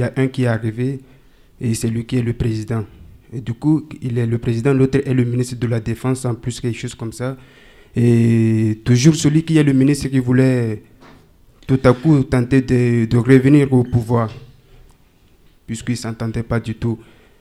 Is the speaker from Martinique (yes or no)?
no; Togo; now in France; je suis togolais d'origine. Je vivais au Togo avec mes parents.